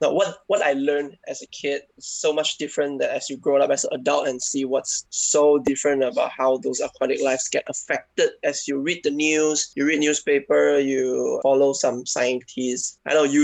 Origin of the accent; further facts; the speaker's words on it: Ipoh, Perak, Malaysia; I'm from Ipoh in the state of Para.